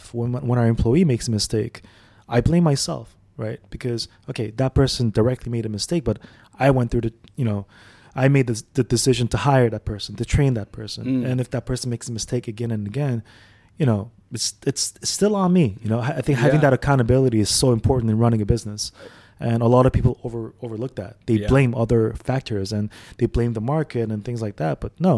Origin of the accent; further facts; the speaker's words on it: Dubai, United Arab Emirates; And so we grew up in El Guerra Center, but then people started to slowly move towards Marina